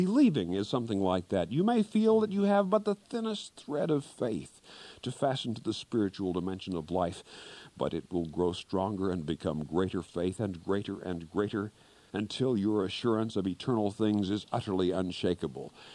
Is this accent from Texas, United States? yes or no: no; Kansas, United States; There was an old farmer back in Kansas, my home state.